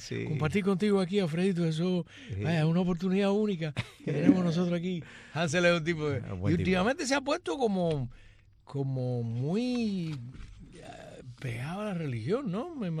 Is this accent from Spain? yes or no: no; Camagüey, Cuba; porque soy camagüeyano, eso no tiene, sí, discusión